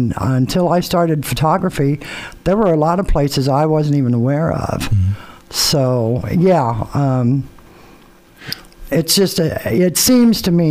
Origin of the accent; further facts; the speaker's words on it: Boone, Iowa, United States; also born or lived in Texas; Lifelong, yep. I was born in Texas, but that's a long story. Been here my whole life. Mom and dad were raised, dad in Fraser, mom in Boone. Went to school here, went to several different grade schools. Boone High graduate, 1971.